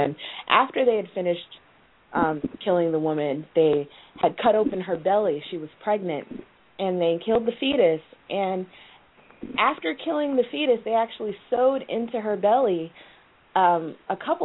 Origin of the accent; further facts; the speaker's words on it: Baltimore, Maryland, United States; You know, he here in my hometown of Baltimore, they have the Blacks and Wax Museum.